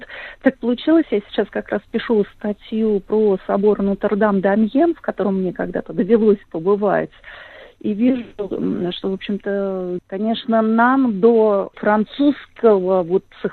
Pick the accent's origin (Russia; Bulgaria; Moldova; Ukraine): Russia; все мое детство, оно прошло на Онежском озере, потом я уже вот не так давно снова там побывала